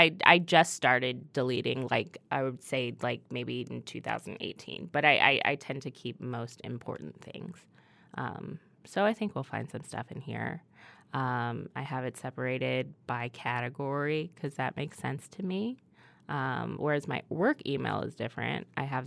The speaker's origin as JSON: {"language": "English", "region": "New Jersey", "country": "United States", "said": "I'm from South Jersey."}